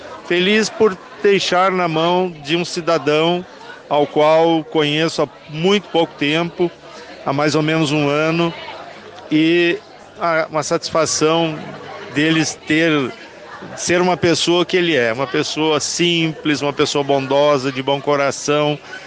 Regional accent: Rio Grande do Sul, Brazil; É só sendo gaúcho mesmo para poder resistir com tudo isso.

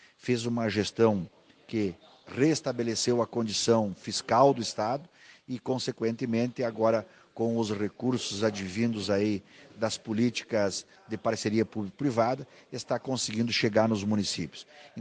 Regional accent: Nonoai, Rio Grande do Sul, Brazil; Eu sou aqui de Nonoai, sou de uma cidade vizinha, aqui de Soledade

